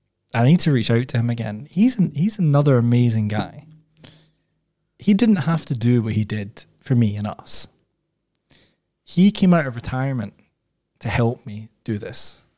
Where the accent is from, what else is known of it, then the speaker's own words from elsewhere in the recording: Scotland, United Kingdom; But as I said, I think for a Scottish entrepreneur, I'm quite American in some respects, even though I've never lived there and I'm not American.